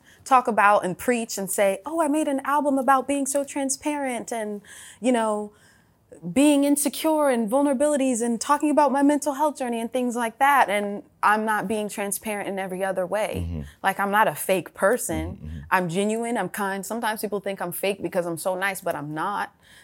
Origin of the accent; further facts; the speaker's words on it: Atlanta, Georgia, United States; growing up in Atlanta, when people say dreads, it always be like locks, locks.